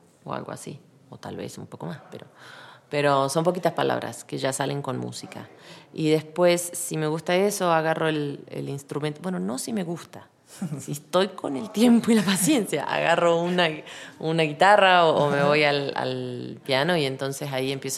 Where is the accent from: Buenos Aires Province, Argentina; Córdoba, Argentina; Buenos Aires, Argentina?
Córdoba, Argentina; Y soy de Córdoba, de Argentina, vengo de una familia que no es de músicos, pero siempre me han apoyado mucho.